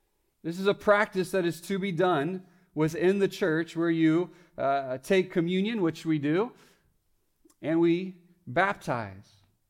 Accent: Fresno, California, United States; Well, growing up in Fresno, California with three brothers

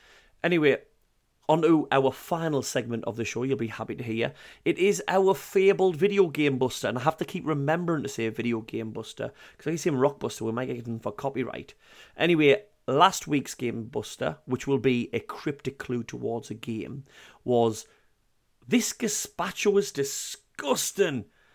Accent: Sunderland, North East England, United Kingdom; I grew up in Sunderland.

